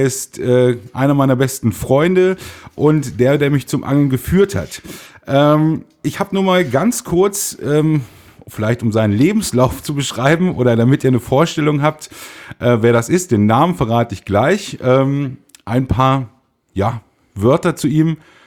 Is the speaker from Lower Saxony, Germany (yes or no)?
yes; Einbeck, Lower Saxony, Germany; Wir kommen aus Einbeck und wir trinken natürlich auch